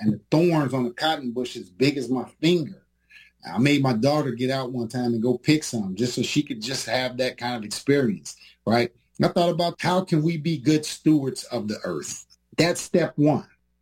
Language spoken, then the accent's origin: English; Chicago, Illinois, United States; I went to school in the South, and, you know, all the guys, my friends, we grew up in Chicago.